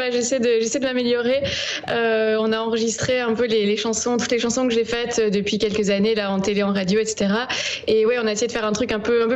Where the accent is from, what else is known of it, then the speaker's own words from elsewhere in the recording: Belgium; quand je dis que je suis belge